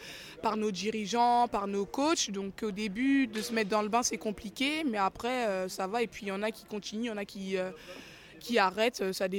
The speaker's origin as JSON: {"language": "French", "town": "Margny-lès-Compiègne", "region": "Hauts-de-France", "country": "France", "said": "j'ai 25 ans, je suis originaire de Picardie, plus précisément, à Marnier-les-Compiègne, et je suis basketteuse professionnelle."}